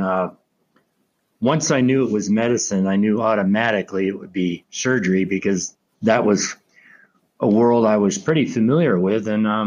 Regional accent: Erie, Pennsylvania, United States; I grew up in Northwest Pennsylvania in the town of Erie, where my family's been settled since the 18th century.

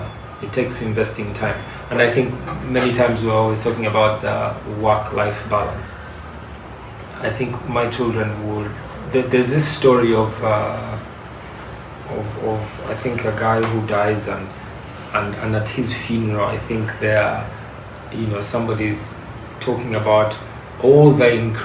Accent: Uganda; growing up in Uganda has, I think it's just been an amazing experience.

